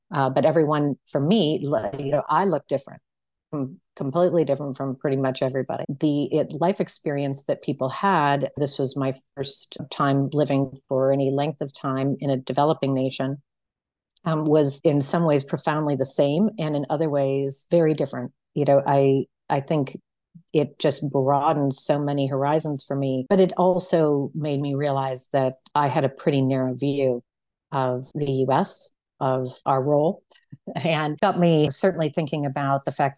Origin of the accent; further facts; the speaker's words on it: Minneapolis, Minnesota, United States; I grew up in the Midwest and I actually grew up going to the church that … went to, downtown Minneapolis, Park Avenue Methodist Church.